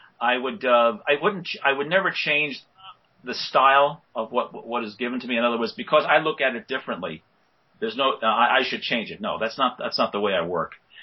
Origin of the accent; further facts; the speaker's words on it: New York City, New York, United States; born there; I was born in New York City, so I was buying them right off the newsstand.